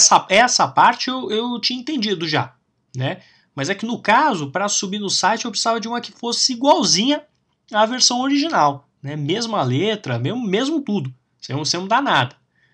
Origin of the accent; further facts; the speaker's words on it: Dallas, Texas, United States; Portuguese is a second language; Eu sou de Dallas, no Texas, nos Estados Unidos.